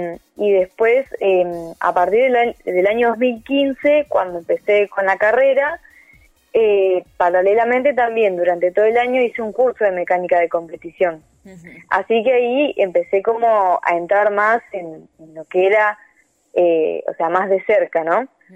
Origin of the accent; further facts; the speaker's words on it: Bahía Blanca, Buenos Aires Province, Argentina; Sí, de Bahía Blanca.